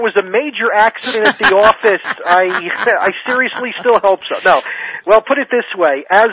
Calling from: Brookneal, Virginia, United States; calling from Brookneal, Virginia.

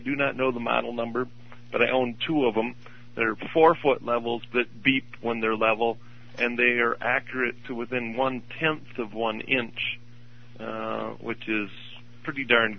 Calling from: Lansing, Michigan, United States; I'm from Lansing, Michigan.

